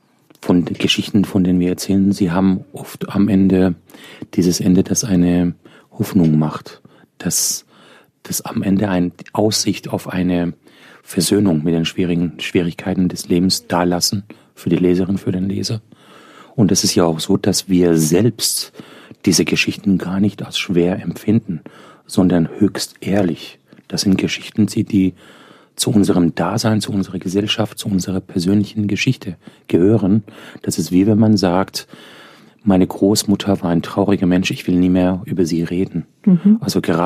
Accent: Iran; now in Germany; Ich bin ja aus dem Iran geflüchtet nach einer Revolution.

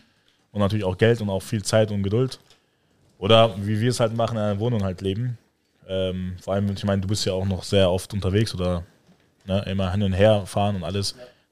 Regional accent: Adloun, South Governorate, Lebanon; German is a second language; Aus dem Libanon, eher aus dem Süden.

